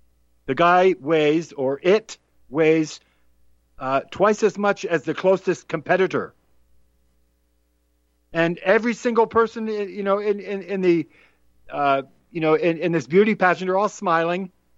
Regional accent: Massachusetts, United States; Over to Massachusetts, my home state.

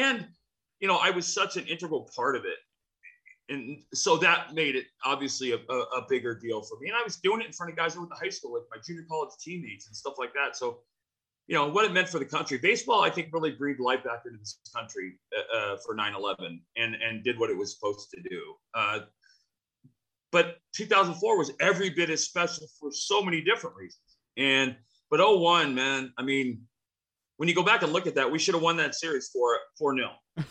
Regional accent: Phoenix, Arizona, United States; I was raised in Arizona. So wow. That, you know, in Phoenix.

